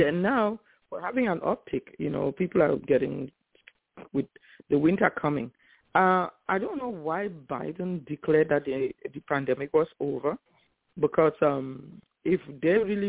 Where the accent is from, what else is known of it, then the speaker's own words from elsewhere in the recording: Cameroon; Yes, I'm from Cameroon.